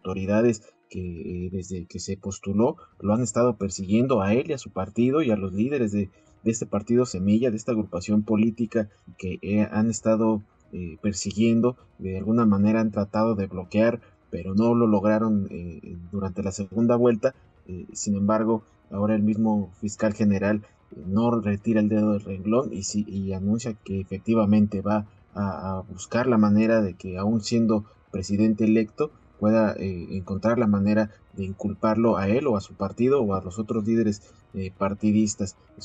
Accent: Mexico; un tema que sí nos atañe como mexicanos

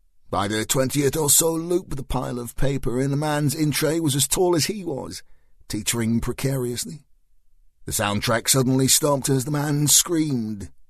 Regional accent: United Kingdom; Being British, once laden with tea and chocolate digestives, I naturally gravitated to the part of the room that was furthest away from anybody else. We Brits have an unerring knack

